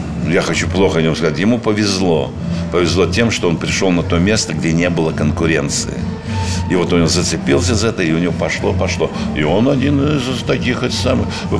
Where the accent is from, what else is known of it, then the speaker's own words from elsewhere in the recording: Belarus; А так как я белорус, на премьере я буду в Минске.